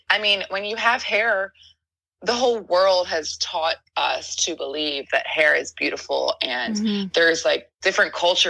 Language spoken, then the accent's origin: English; Philadelphia, Pennsylvania, United States; moved away as an adult; now in Los Angeles, United States; something in me is telling me, you know, we're from Philly.